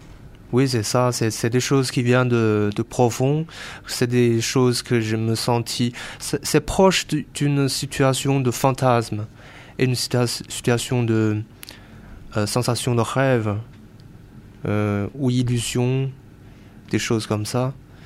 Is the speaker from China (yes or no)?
yes; China; French is a second language; now in France; c'est un endroit que j'ai toujours rêvé quand j'étais petit en Chine